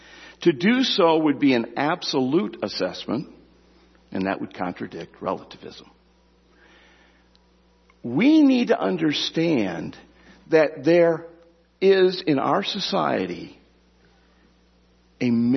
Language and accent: English; Michigan, United States; When I grew up in Michigan, one thing I don't remember ever happening was a Sunday funeral.